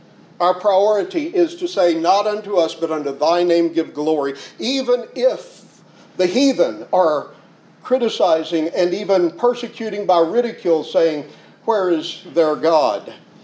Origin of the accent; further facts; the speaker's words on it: the South, United States; You know, growing up in the South, I didn't know anybody who was an atheist when I was a boy growing up.